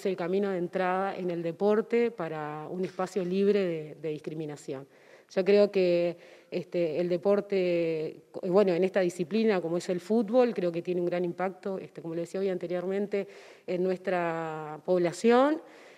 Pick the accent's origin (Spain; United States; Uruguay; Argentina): Uruguay; El fútbol es parte de nuestra identidad como uruguayos.